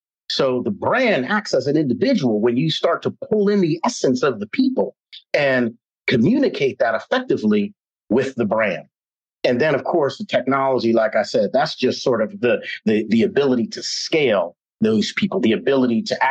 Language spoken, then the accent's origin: English; New York City, New York, United States; born there; now in South Florida, United States; we moved down from New York City. I was born in Harlem, and it was rough back in the day. It ain't the Harlem of today.